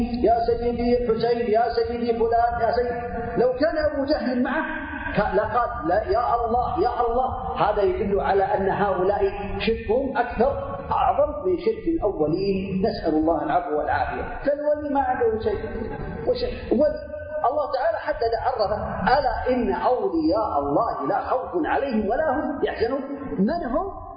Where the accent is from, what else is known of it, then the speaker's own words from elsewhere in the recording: Saudi Arabia; لا أظنه يكون عندنا في المملكة العربية السعودية